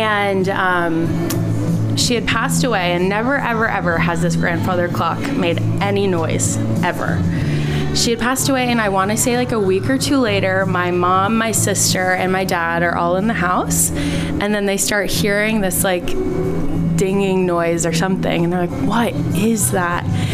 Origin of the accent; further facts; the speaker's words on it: Rhode Island, United States; No, I'm from Rhode Island.